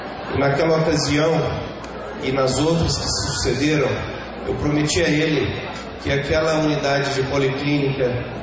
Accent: São Luís de Montes Belos, Goiás, Brazil; also born or lived in Goiânia; now in Federal District, Brazil; Eu que sou nascido e criado em São Luís de Montes Belos, no interior do Goiás, e vivi boa parte do tempo também em Goiânia, e os últimos 10 anos aqui muito próximo, no Distrito Federal.

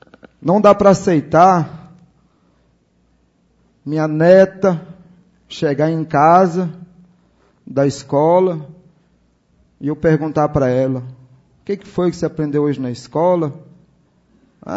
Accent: Brazil; Nós, brasileiros, e eu que defendo a bandeira

